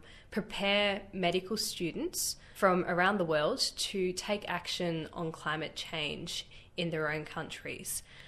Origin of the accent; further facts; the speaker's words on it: Queenstown, Otago, New Zealand; And growing up in Queenstown, I was always really inspired by both of my parents and the community.